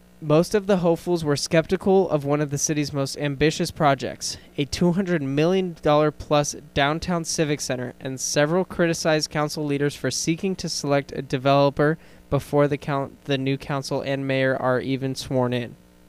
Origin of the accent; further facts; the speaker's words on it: Long Beach, California, United States; some local news from my hometown, Long Beach